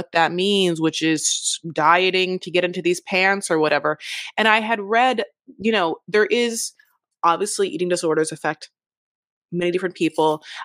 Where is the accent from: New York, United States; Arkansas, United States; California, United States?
California, United States; Newport Beach; Again, I'm from Newport Beach. I'm in Newport Beach right now. I'm so close to Fashion Island.